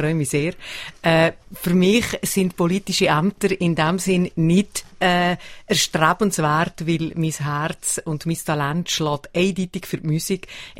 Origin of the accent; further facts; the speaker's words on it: Gampel, Valais, Switzerland; ich komme aus Gampel, also aus dem Mittelwallis, am Eingang vom Lötschental